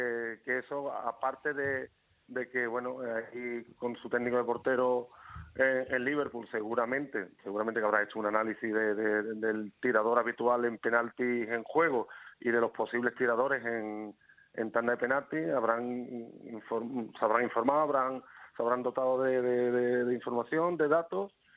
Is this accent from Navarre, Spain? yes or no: no; Arahal, Andalusia, Spain; Yo estaba en mi pueblo, yo soy de Araal, de Sevilla